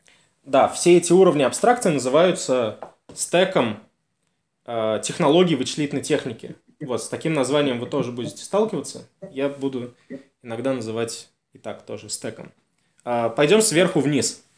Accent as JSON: {"language": "Russian", "town": "Novokuybyshevsk", "region": "Samara Oblast", "country": "Russia", "said": "сам я из Самарской области, из Новокуйбышевска"}